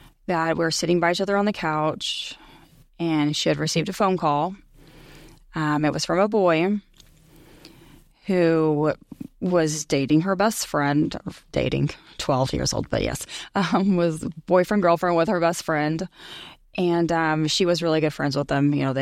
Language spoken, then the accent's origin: English; Broken Arrow, Oklahoma, United States; I'm from Broken Arrow. Mom of three